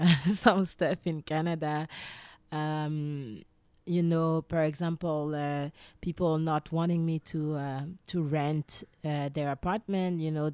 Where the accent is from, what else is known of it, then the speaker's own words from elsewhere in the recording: Guadeloupe; But I come from Guadeloupe, you know, and I really don't know.